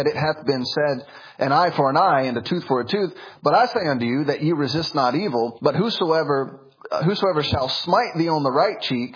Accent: Memphis, Tennessee, United States; I grew up in the streets. I grew up in Memphis, Tennessee. It was a very violent upbringing.

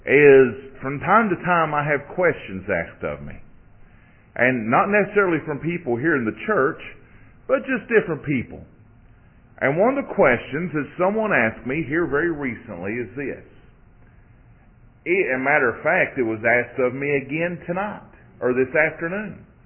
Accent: Somerset, Kentucky, United States; was moving to my hometown of Somerset, Kentucky.

